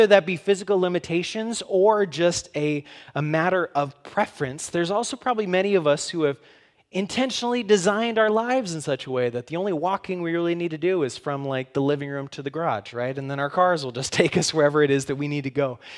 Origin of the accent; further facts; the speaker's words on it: South Dakota, United States; Now, growing up in the Black Hills, I am the type of person who loves to go hiking.